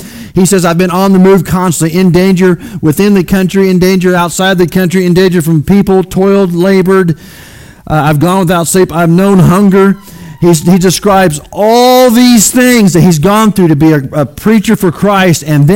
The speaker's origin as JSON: {"language": "English", "country": "United States", "tie": "born or raised there", "said": "where I grew up in Shelby County, there were no black folk whatsoever. It was all white folk."}